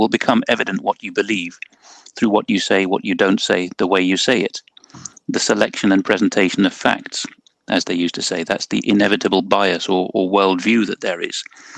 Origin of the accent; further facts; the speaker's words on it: United Kingdom; now in Netherlands; I'm near Rotterdam. I'm British, and I moved to the Netherlands in 2009 to marry a Dutch girl.